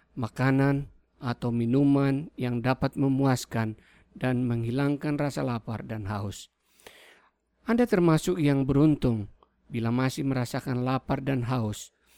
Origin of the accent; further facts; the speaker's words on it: Indonesia; moved away as an adult; now in United States; Saya datang dari Indonesia dan sekarang berdomisili di Amerika ini hampir 15 tahun.